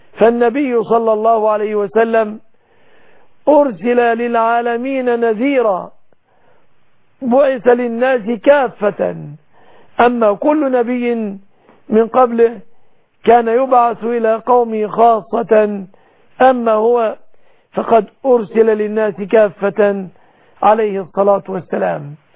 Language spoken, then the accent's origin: Arabic; Egypt; بلادنا مصر